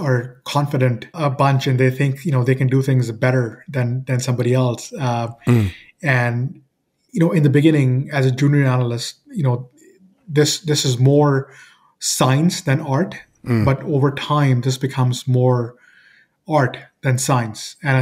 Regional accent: Toronto, Ontario, Canada; I'm from Toronto, Canada.

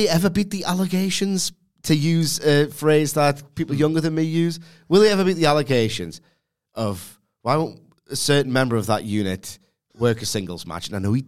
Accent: United Kingdom; As a Brit who has to get 4 hours of sleep in, if I'm lucky

